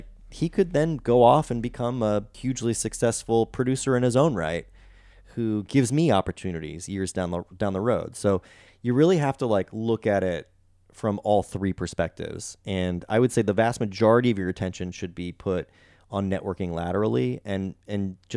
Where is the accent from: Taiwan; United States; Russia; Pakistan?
United States; Philadelphia, Pennsylvania; And I'm from the Philadelphia area.